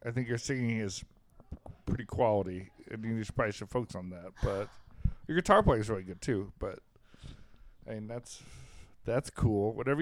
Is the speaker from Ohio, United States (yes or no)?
no; Maryland, United States; I'm from Maryland, so everything, every extreme is born into me.